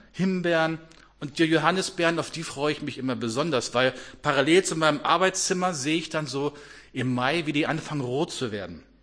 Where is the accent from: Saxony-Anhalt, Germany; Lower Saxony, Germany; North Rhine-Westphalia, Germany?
Lower Saxony, Germany; Abbesbüttel; So, und da in Abbesbüttel, hinterm Dorfe, wo ich herkomme, das hat sich herumgesprochen bei der Amselschar.